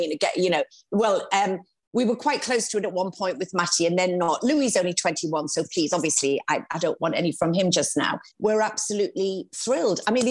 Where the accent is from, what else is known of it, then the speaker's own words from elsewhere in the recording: Newcastle, North East England, United Kingdom; now in Cheshire, United Kingdom; we live between Cheshire and London. So we've got a place in London and we live in Cheshire. So I'm from Newcastle